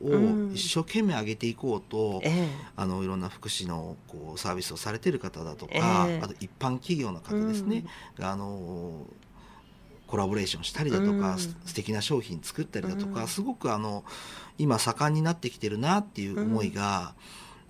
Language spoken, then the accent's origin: Japanese; Nagoya, Aichi, Japan; 私自身が守山区出身なんですけども、名古屋の、瀬戸は母の実家がありまして